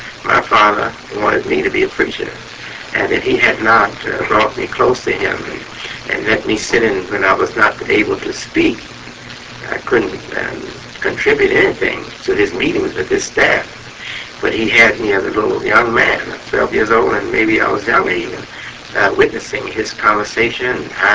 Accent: Chicago, Illinois, United States; born or raised there; moved away; also born or lived in Rialto

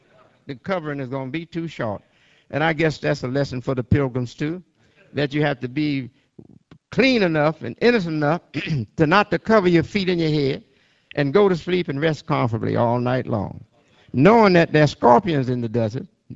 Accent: Georgia, United States; now in Chicago, United States; I came from Georgia, and a Georgia woman and a Georgia man.

